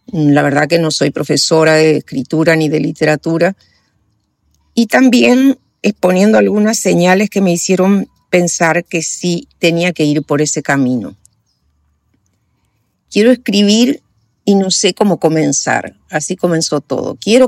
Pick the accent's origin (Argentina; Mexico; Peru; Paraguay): Paraguay; accent: mixed Paraguayan and Uruguayan; moved away as an adult; now in Uruguay; mi acento, que es un poco confuso porque llevo 60 años de paraguaya y solo 18 de uruguaya, pero lo mismo se me quedó, 19 de uruguaya, pero lo mismo se me quedó un acento entremezclado que sé que no es el acento nativo de ninguno de los dos países